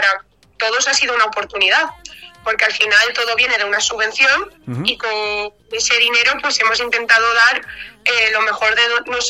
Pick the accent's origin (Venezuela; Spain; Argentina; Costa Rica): Spain; Valencian Community; first language Valencian; Spanish is a second language; es un tema en valenciano, en mi lengua materna, ¿no?